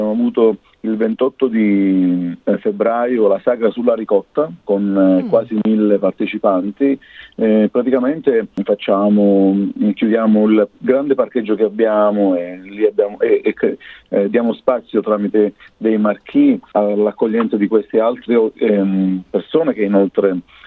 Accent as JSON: {"language": "Italian", "region": "Sicily", "country": "Italy", "said": "Io vengo dalla zona della Sicilia"}